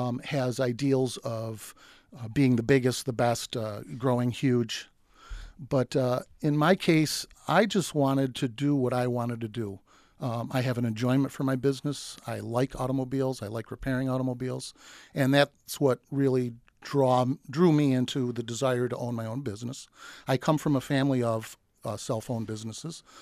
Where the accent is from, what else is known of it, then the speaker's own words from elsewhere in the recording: Rochester, New York, United States; born and bred in Rochester region.